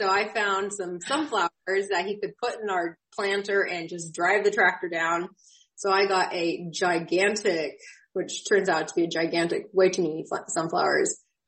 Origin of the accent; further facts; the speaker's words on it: St. Paul, Oregon, United States; also born or lived in England; So I am originally from St. Paul, Oregon. My family has been farming there for generations.